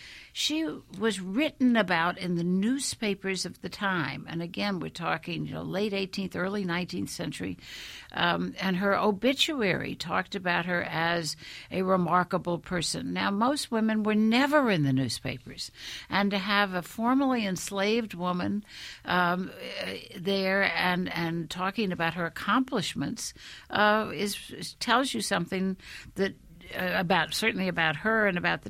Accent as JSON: {"language": "English", "town": "New Orleans", "region": "Louisiana", "country": "United States", "tie": "born or raised there", "said": "The Ursulines got to New Orleans, my hometown, in 1727"}